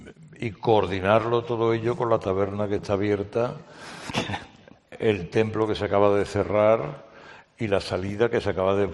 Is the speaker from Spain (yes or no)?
yes; Almería, Andalusia, Spain; yo soy de Almería y di el pregón de Sevilla